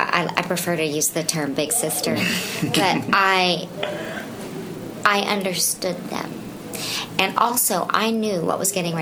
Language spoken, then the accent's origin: English; Bible Belt, United States; I'm from the Bible Belt. I'm actually from what GCB is about. Mm-hmm. That's what I grew up with.